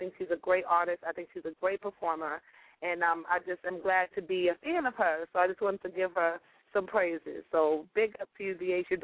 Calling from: Glen Burnie, Maryland, United States; Good evening. … I'm calling from Glen Burnie, Maryland. Hello, this is my area.

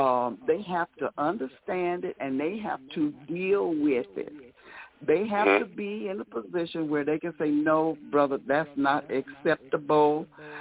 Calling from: St. Louis, Missouri, United States; I'm calling you from St. Louis.

